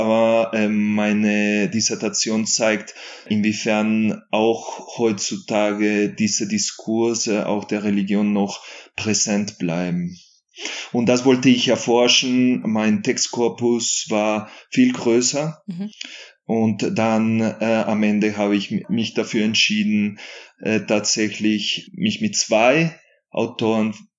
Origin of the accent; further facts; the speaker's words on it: Colombia; wie du gesagt hast. Ich komme ursprünglich aus Kolumbien.